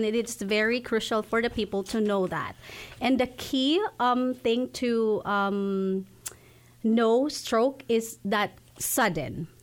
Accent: Philippines; moved away as an adult; So originally I came from the Philippines. I'm a Filipino nurse.

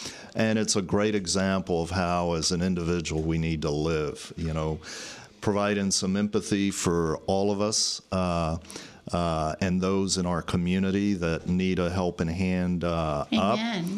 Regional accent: Texas, United States; I grew up in South Texas on the Mexican border

